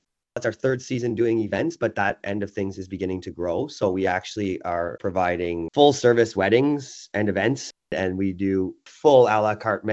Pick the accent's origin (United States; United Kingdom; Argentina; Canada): Canada; White Lake, Ontario; I was raised in White Lake.